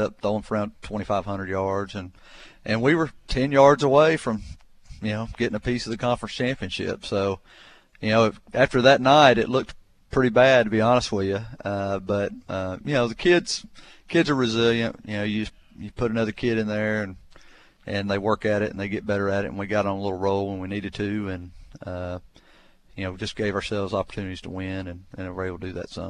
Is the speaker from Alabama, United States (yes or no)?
yes; Alabama, United States; I've been to a lot of different places growing up in Alabama.